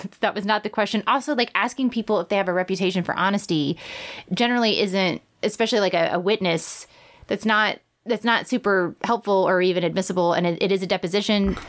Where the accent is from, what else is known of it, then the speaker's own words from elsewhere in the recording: Midwest, United States; I'm from the Midwest where people do stop